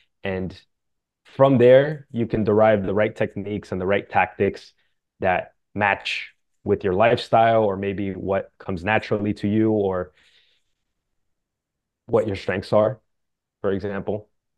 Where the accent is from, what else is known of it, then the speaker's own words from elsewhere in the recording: Miami, Florida, United States; also born or lived in Brazil; I was born in Brazil, grew up in Miami, and now I write books for a living